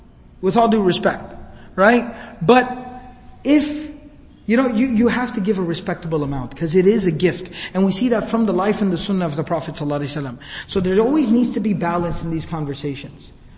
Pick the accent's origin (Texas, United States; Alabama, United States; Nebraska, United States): Texas, United States; Dallas; I was born and raised here in Dallas.